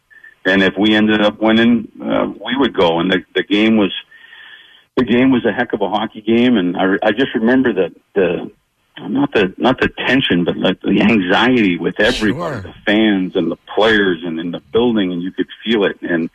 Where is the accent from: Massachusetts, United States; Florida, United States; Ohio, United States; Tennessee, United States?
Massachusetts, United States; Like, I'm just a blue collar family and blue collar kid from Massachusetts, and I loved the idea of going to Philadelphia